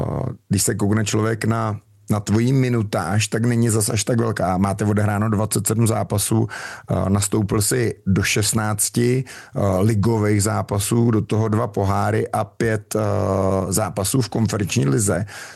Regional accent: Plzeň, Plzeň Region, Czechia; protože já jsem Plzeňák

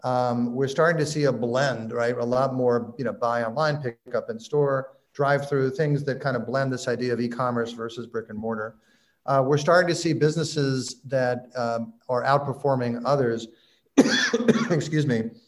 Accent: Glasgow, Scotland, United Kingdom; now in Edinburgh, United Kingdom; I'm from Glasgow for a while and I live in Edinburgh.

